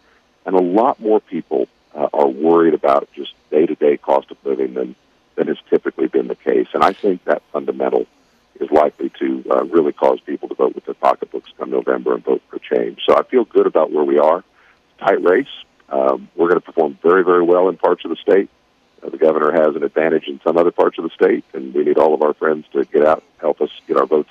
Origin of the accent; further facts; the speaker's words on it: United States; we were always very blessed as I was growing up in Montgomery County, but I had a lot of friends and we had a lot of family who, you know, things were very tight.